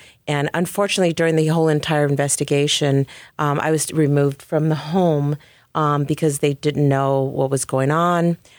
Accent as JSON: {"language": "English", "region": "California", "country": "United States", "said": "because I came from San Gabriel Valley to LA County, and I was rough, you know?"}